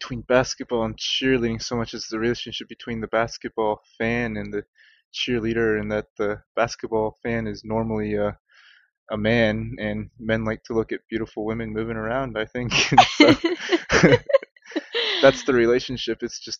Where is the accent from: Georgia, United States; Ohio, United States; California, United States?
Georgia, United States; Atlanta; I'm from Atlanta, so my favorite team is the Hawks.